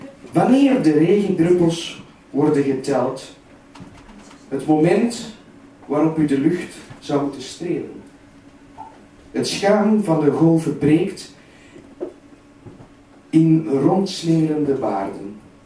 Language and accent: Dutch; Wilrijk, Flanders, Belgium; born there; ik ben geboren in Antwerpen. Ik ben in Wilrijk geboren. En ik kan eigenlijk ook gewoon switchen naar Vlaams.